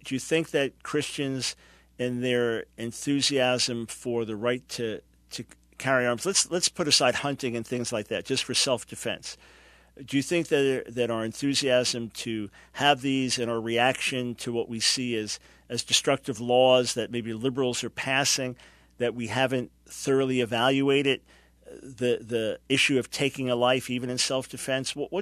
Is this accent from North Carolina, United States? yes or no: no; New York City, New York, United States; because I'm from New York City.